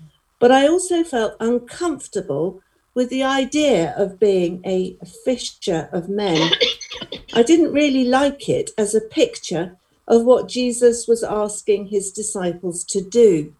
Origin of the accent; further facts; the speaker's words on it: Pinner, London, United Kingdom; But remember, my roots are suburban. I come from Pinner.